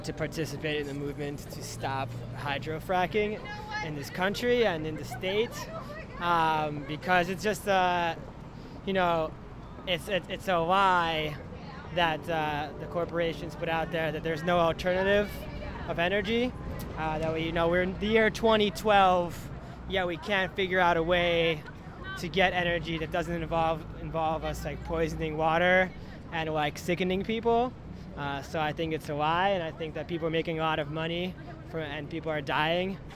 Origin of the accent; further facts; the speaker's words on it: Philadelphia, Pennsylvania, United States; I grew up in Northeast Philly